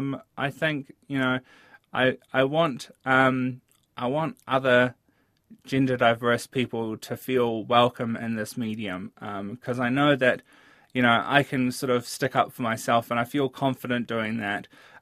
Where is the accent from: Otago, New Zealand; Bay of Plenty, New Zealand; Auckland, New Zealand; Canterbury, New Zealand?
Otago, New Zealand; Dunedin; also born or lived in Wanaka; I grew up in Dunedin and Wanaka. I'm an Otago girl.